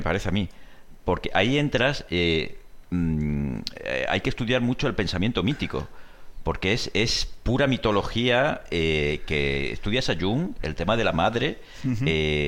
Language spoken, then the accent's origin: Spanish; Seville, Andalusia, Spain; Yo soy sevillano, perdona si me dejas, sí. y entonces, bueno, en Sevilla, ¿qué os voy a contar, no?